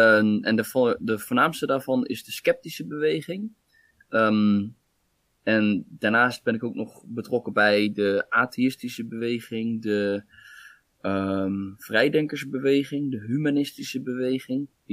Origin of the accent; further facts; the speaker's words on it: Zwolle, Overijssel, Netherlands; born there; Ik ben geboren in Zwolle in 1990.